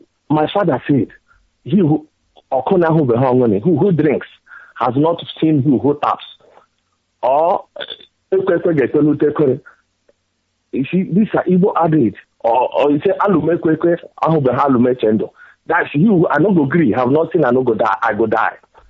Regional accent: Izombe, Imo, Nigeria; now in Delta State, Nigeria; I come from Izombe, in Imo State, Biafra land, but I'm calling from Delta State.

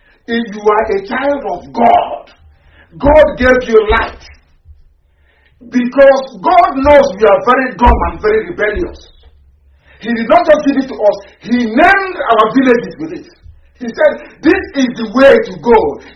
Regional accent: Nigeria; How can you be developed as a Nigerian? How? I ask.

